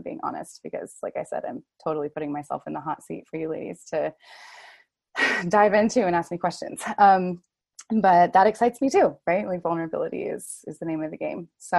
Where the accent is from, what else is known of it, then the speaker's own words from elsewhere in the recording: Sandpoint, Idaho, United States; now in Mexico; I'm in Sandpoint, Idaho, in my hometown with my family.